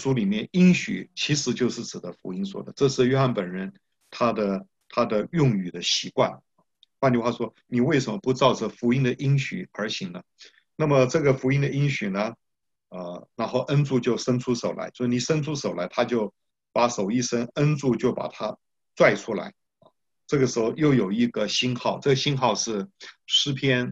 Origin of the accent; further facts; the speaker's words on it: Taiwan; 像我小的时候住在基隆河边呢，基隆河跟暖江的交口啊